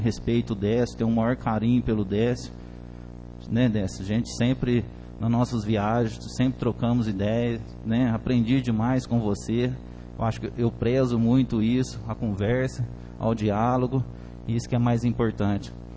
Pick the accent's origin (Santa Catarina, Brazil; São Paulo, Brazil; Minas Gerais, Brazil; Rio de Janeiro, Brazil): Minas Gerais, Brazil; Alfenas; Sou de Alfenas, sou nascido aqui, tenho um maior carinho por Alfenas, eu amo Alfenas